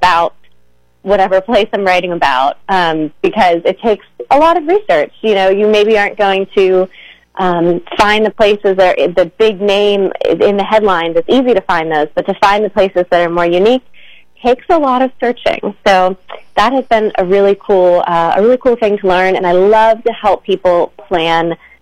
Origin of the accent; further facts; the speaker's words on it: Penn Township, Pennsylvania, United States; now in Pittsburgh, United States; Yes, so I grew up in Penn Township. I went to Penn Trafford High School. I grew up on a farm out there, and nowadays I live in the Strip District.